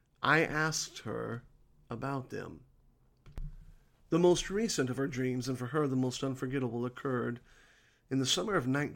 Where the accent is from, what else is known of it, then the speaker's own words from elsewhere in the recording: Wheeling, West Virginia, United States; born there; I was born myself in Wheeling, West Virginia, so I know it well.